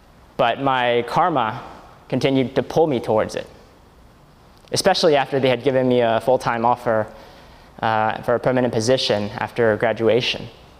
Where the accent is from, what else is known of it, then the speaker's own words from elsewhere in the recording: Richmond, British Columbia, Canada; So I was born and raised here in Richmond to a Buddhist family. And so I was introduced to Buddhism at a very young age.